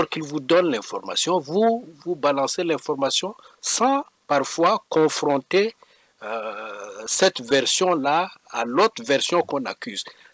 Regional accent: Chad; par exemple, chez nous au Tchad, ici, de la loi pénale.

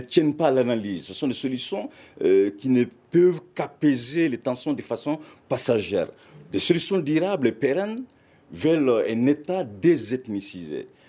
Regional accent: Mali; Moi, je suis des Mali

